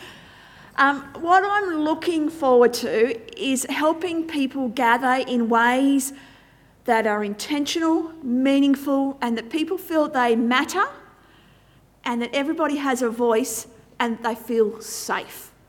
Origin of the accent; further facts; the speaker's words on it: Deniliquin, New South Wales, Australia; I grew up in Deniliquin